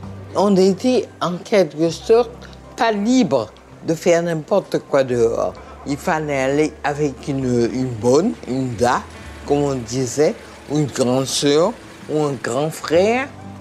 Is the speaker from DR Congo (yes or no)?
no; Pointe-à-Pitre, Guadeloupe; born there; Je suis née à Pointe-à-Pitre, dans la petite île de Guadeloupe. Mes parents étaient des gens aisés